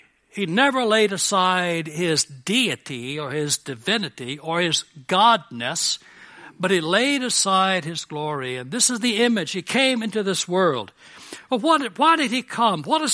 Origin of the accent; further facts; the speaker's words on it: United States; certainly me as an American, to be supportive of our troops and to reach them